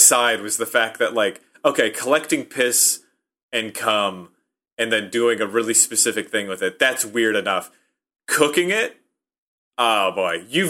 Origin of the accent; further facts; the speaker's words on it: Nebraska, United States; You know, growing up in Nebraska, I met, like